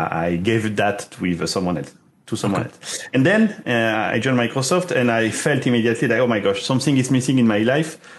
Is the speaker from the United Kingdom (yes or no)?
no; Southwest, France; English is a second language; I'm from France, Southwest.